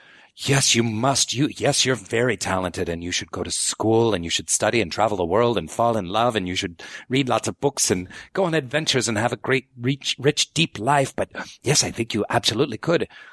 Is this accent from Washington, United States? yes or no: yes; Seattle, Washington, United States; moved away; also born or lived in Chicago; I grew up in Seattle and kind of by happenstance, my family moved to suburban Chicago and this high school had a really amazing theater department.